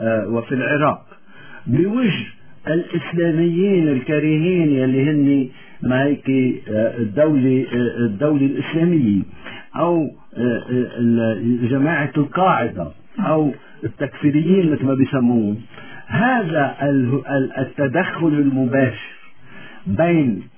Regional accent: Lebanon; نحن كلبنانيين ما عندنا مشكلة

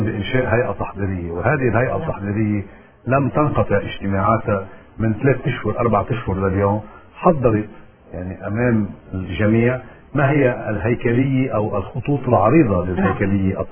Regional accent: Lebanon; يعني نحن كلبنانيين

